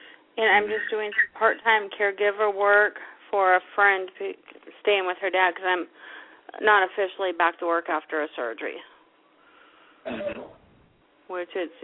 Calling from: Alaska, United States

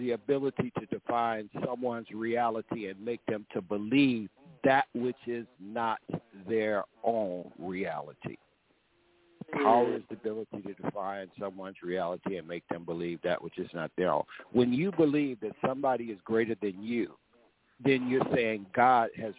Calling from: Georgia, United States; I'm calling you that I sit on these stolen lands in Georgia from the Muscogee Creek Nation.

